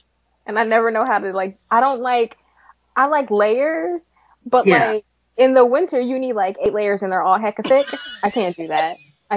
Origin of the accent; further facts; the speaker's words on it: California, United States; California, originally.